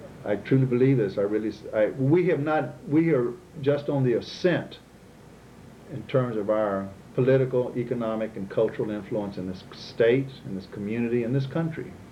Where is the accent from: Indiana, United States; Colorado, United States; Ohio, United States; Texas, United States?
Texas, United States; Houston; Well, this is my hometown. I've never really wanted to go anywhere else. You know, I was born here. I come from a large family.